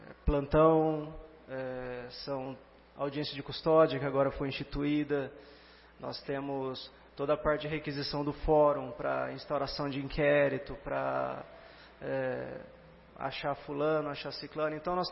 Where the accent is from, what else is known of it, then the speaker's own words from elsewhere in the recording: Garça, São Paulo, Brazil; Eu, antes de ser policial, eu sou garcense, nasci aqui, cresci aqui, estudei em Marília, mas, enfim, tenho meus pais aqui, minha família aqui.